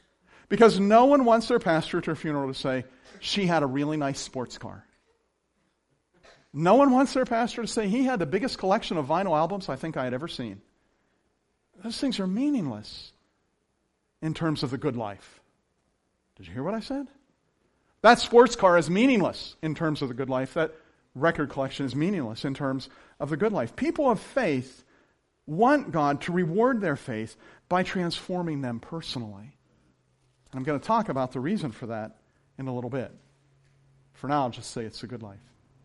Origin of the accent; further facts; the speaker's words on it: Scotland, United Kingdom; I'm Scottish, that's why I said that.